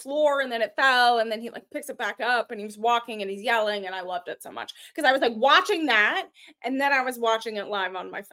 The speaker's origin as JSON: {"language": "English", "country": "Australia", "accent": "Australian", "said": "The real DM, Hunk, likes my Australian accent."}